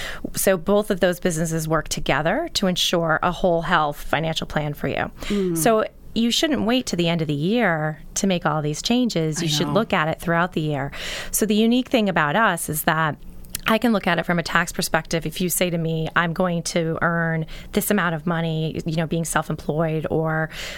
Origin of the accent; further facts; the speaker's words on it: Sturbridge, Massachusetts, United States; now in Plymouth, United States; I live in Plymouth. I've lived in Plymouth now for about 12 years. I'm originally from Sturbridge, Massachusetts, which is central.